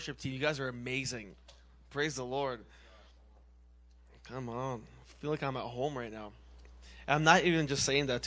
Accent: Massachusetts, United States; Again, like Johnny said, I'm from Massachusetts.

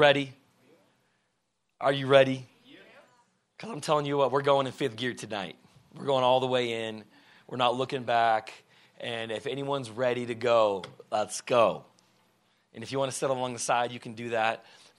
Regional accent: Moldova; growing up in Moldova. Sure, it wasn't extreme poverty, but we lived in poverty

